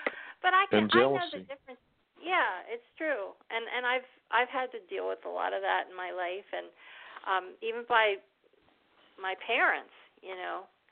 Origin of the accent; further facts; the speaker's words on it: Conshohocken, Pennsylvania, United States; So I came back home and I wound up writing 10 songs about growing up in Conshohocken